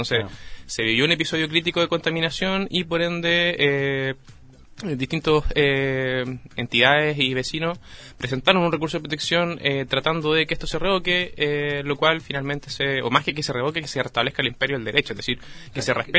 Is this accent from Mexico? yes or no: no; Biobío, Chile; para nosotros que somos de acá de Biobío